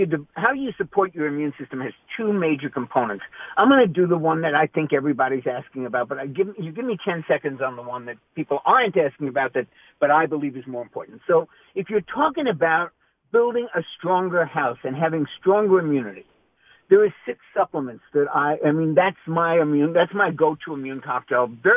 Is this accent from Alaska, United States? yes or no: no; New York City, New York, United States; I'm sorry. I'm a New Yorker. I lived there 50 years. I have the right to say.